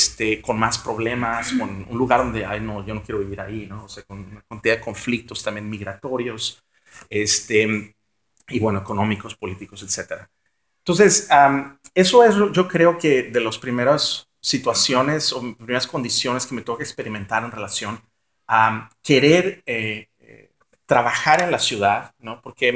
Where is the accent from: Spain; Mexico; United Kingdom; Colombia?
Mexico; Tijuana, Baja California; also born or lived in Mexico City; O sea, yo nací en la Ciudad de México, yo me fui a Tijuana porque, pues estaba muy chiquito, pero a los 11 años